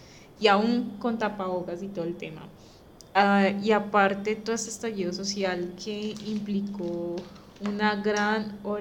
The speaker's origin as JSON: {"language": "Spanish", "town": "Cali", "region": "Valle del Cauca", "country": "Colombia", "said": "nos dividió como familia caleña"}